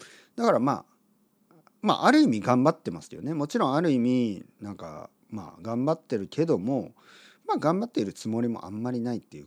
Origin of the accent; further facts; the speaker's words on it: Oita, Japan; まあ、僕は温泉タウン、温泉シティ、大分の、出身ですから、